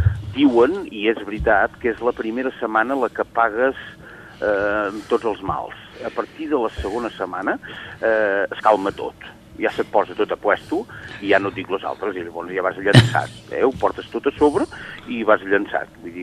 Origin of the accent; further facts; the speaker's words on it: Sant Feliu, Catalonia, Spain; ara ja en som sis de Sant Feliu que fem el camí